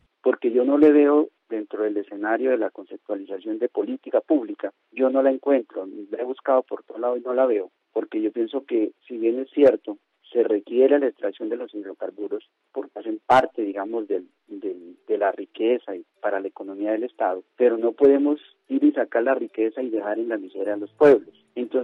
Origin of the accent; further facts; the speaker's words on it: Tauramena, Casanare, Colombia; Son los municipios donde, por ejemplo, en Tauramena, mi pueblo, el índice de desempleo creo que llega a más del 50%.